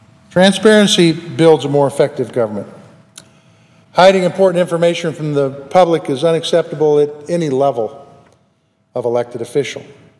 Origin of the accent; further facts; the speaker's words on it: Big Sandy, Montana, United States; Take my hometown, Big Sandy, Montana.